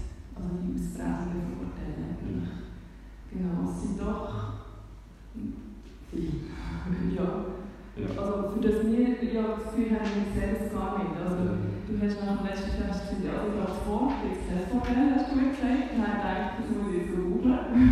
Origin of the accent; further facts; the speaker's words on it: Switzerland; Und wir Schweizer definieren uns ja selber Beruf.